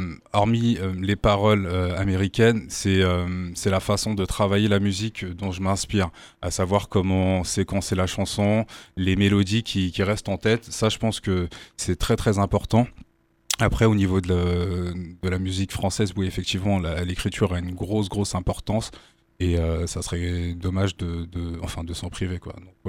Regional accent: Orléans, Centre-Val de Loire, France; Je suis originaire d'Orléans

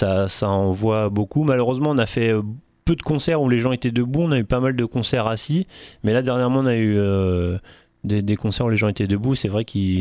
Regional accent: France; nous sommes français, donc on a notre French touch.

